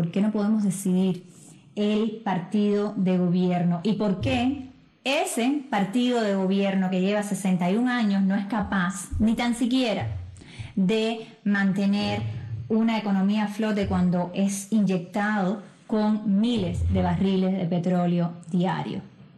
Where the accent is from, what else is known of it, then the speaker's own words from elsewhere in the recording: Cuba; Por eso también, como ciudadanos cubanos, solicitamos la solidaridad de la comunidad internacional.